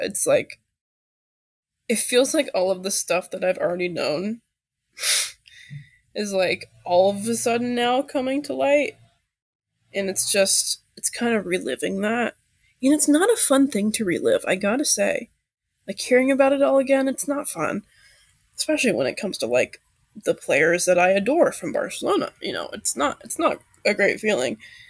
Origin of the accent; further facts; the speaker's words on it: United States; From my perspective, as like an American